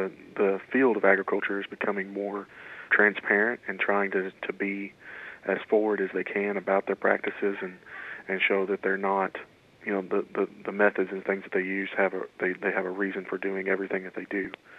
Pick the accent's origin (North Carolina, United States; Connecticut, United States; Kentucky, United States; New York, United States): Kentucky, United States; I was born and raised in Callaway County, and I grew up on a farm.